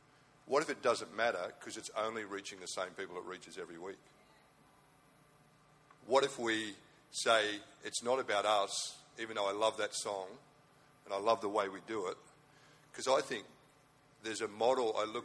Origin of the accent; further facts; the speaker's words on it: Wollongong, New South Wales, Australia; I mean, I'm from Wollongong, everything's weird.